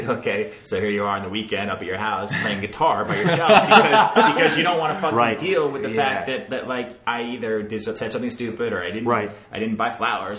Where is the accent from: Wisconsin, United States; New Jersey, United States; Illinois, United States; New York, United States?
New York, United States; my friends I grew up with in New York.